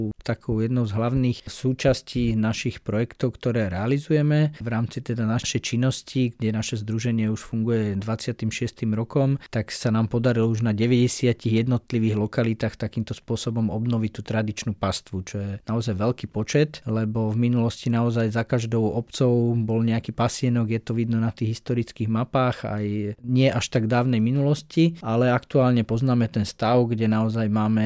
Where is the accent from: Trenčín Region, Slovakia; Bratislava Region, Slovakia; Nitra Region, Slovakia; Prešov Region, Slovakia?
Bratislava Region, Slovakia; Bratislava; ja som práve rodený Bratislavčan